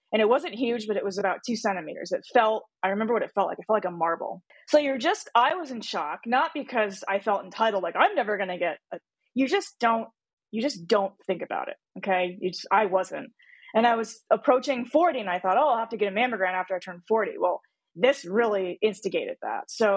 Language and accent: English; Connecticut, United States; also born or lived in Korea; So not only was I born out of the country, I was born in Korea. And then at birth, I was abandoned. So I don't know my birth parents. And then flew to the States when I was still a baby, and then raised in Connecticut by a Caucasian couple.